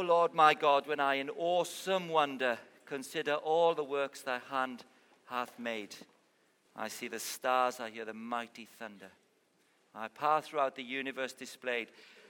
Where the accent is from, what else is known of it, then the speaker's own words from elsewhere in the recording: Wales, United Kingdom; I'm a Welsh chap